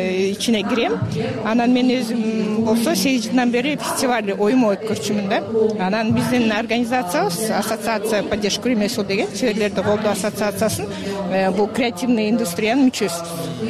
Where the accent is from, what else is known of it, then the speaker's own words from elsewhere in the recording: Bishkek, Kyrgyzstan; Мен Бишкектенмин.